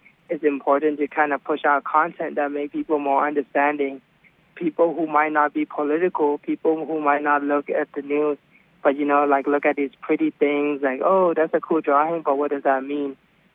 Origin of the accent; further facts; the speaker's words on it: Thailand; even when I was even growing up in Thailand and different places